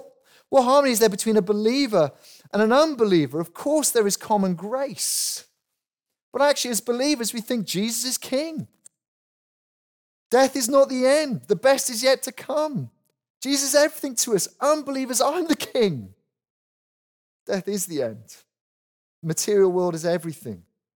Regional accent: Wales, United Kingdom; You know, I know I keep going on about being Welsh. I'm sorry about this.

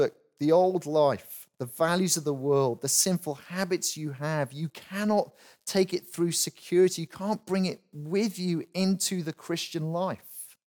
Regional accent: Wales, United Kingdom; You know, I know I keep going on about being Welsh. I'm sorry about this.

